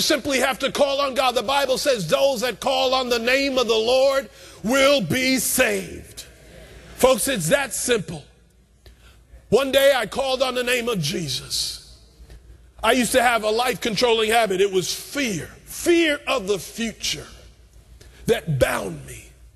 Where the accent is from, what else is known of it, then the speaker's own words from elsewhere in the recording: New York, United States; you know, I'm a New Yorker